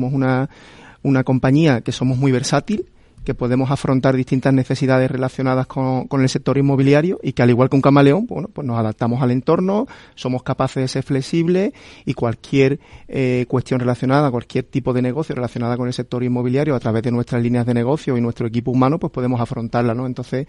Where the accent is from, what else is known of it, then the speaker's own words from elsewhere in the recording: El Puerto de Santa María, Andalusia, Spain; yo soy de Cádiz, del puerto de Santa María.